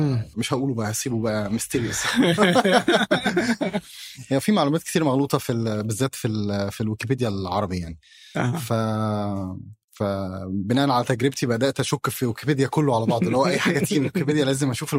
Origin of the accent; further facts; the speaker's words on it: Diriyah, Riyadh Province, Saudi Arabia; لا مش من الرياض كمان، أنا من الدرعية.